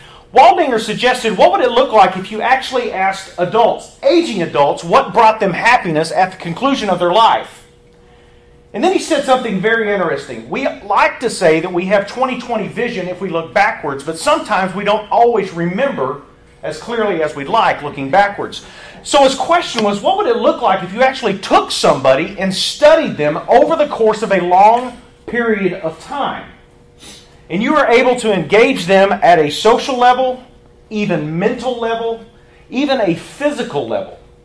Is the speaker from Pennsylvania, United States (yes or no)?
no; Tennessee, United States; now in Dallas, United States; I am not from Dallas, Texas. I'm actually from Tennessee, Middle Tennessee. I'm a missionary to Dallas.